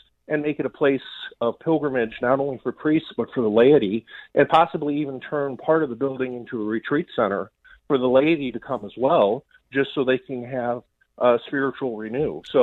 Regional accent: Chicago, Illinois, United States; You know, we're from Chicago. We're talking right now in Chicago.

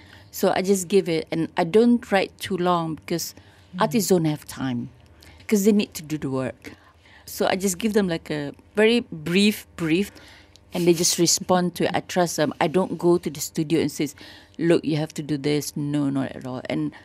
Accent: Kelantan, Malaysia; I'm from Kelantan

